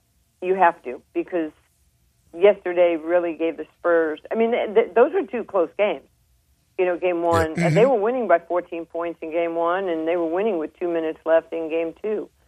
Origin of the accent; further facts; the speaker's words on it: New York, United States; because I am a New Yorker and they hadn't won since 1973. They were two-time champs in my childhood